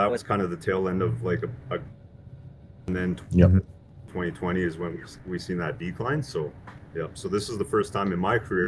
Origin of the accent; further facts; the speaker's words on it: Alberta, Canada; And I was actually born and raised in Alberta as well.